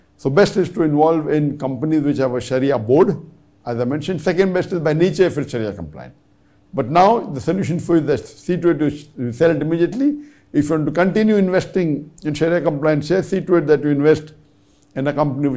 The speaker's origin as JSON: {"language": "English", "town": "Kolkata", "region": "West Bengal", "country": "India", "said": "I am a student from Kolkata, India."}